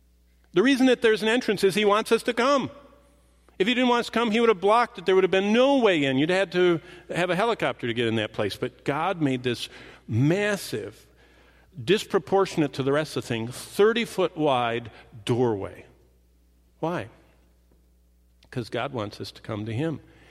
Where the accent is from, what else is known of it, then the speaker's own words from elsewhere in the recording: Haslett, Michigan, United States; I grew up in Haslett, Michigan, and we lived in this little tiny cabin. It was a cottage, actually, on Lake Lansing.